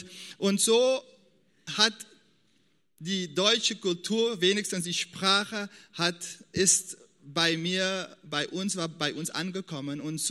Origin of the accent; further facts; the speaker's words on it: Suriname; German is a second language; now in Germany; wir sind in Suriname aufgewachsen und wir haben bestimmte Werte haben wir mitbekommen